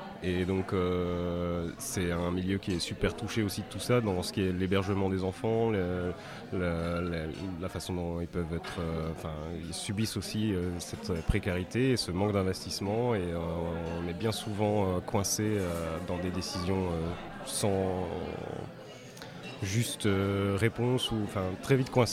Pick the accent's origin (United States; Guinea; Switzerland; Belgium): Belgium; Arlon, Luxembourg; Moi je suis d'Arlon.